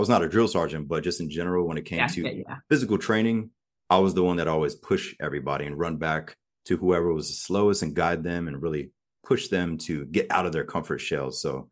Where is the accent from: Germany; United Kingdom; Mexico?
Germany; So as a child, I grew up in Germany. We were stationed in Germany. Oh. My mother's German.